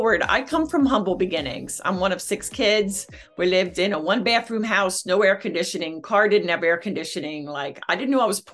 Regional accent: Philadelphia, Pennsylvania, United States; I'm from Philly. I'm a Philly girl.

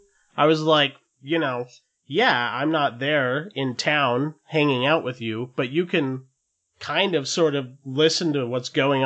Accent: Los Angeles, California, United States; from Los Angeles, California

